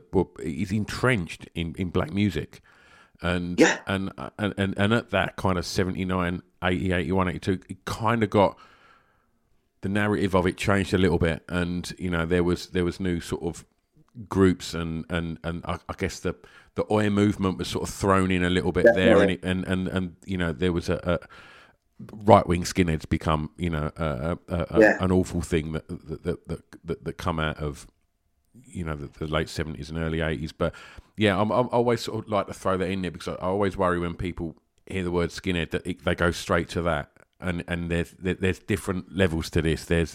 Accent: Tilbury, East of England, United Kingdom; Growing up in Essex and Tilbury, where I did

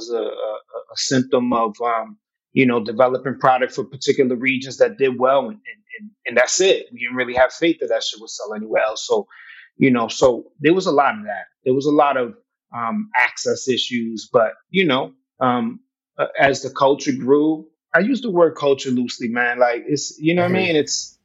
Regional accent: Worcester, Massachusetts, United States; Again, I'm from Worcester, just to clarify.

